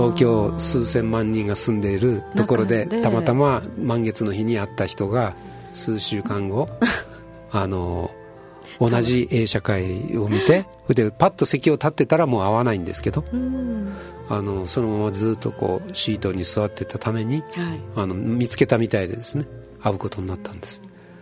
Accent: Kyushu, Japan; now in Tokyo, Japan; あの時はその九州から来てますってご挨拶したんですけど、もう東京で働くようになって1ヶ月ぐらい経って

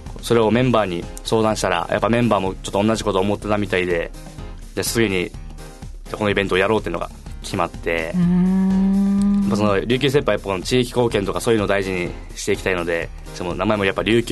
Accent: Tomigusuku, Okinawa, Japan; 自分生まれも育ちも豊見城市なんですけど

